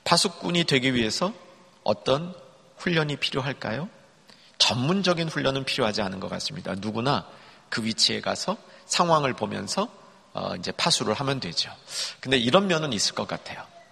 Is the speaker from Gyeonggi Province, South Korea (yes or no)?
no; Seoul, South Korea; 저는 어려서 서울에서 태어나서 자랐습니다.